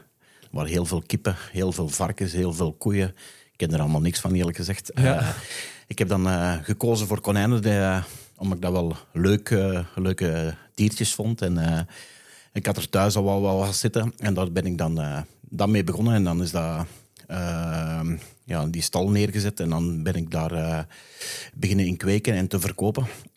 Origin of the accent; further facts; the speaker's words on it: Essen, Antwerp, Belgium; Ja, ik ben een Essenaar, hè, geboren in Essen.